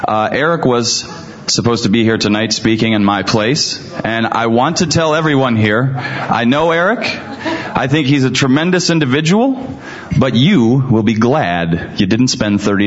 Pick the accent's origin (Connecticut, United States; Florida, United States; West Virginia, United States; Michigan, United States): Michigan, United States; now in California, United States; So I grew up in Michigan and had several opportunities to get involved in different activities as a young student.